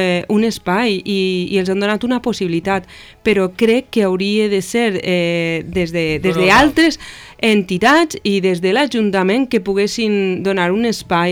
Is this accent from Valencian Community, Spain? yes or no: yes; Valencia, Valencian Community, Spain; jo sóc de València, que sap tothom, i jo sempre he viscut les falles des de ben joveneta